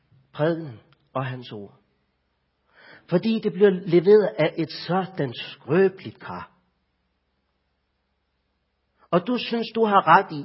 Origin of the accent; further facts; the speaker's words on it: North Denmark Region, Denmark; Nu er jeg fra Nordjylland, og jeg flyttet til Vestjylland.